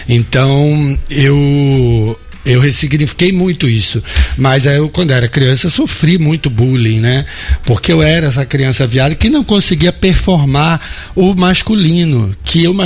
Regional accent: Rio de Janeiro, Brazil; Eu vim da Curicica, que já era perto da Globo. Eu vim da Curicica, depois da Taquara. Eu sou de Jacarepaguá, lá no Rio, que é um bairro mais Zona Oeste.

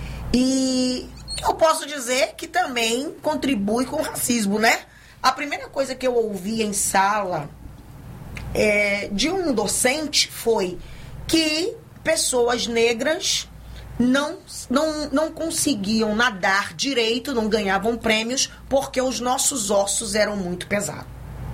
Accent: Volta Redonda, Rio de Janeiro, Brazil; now in Bahia, Brazil; Primeiro, eu sou de Volta Redonda, né? Moro há 34 anos aqui na Bahia.

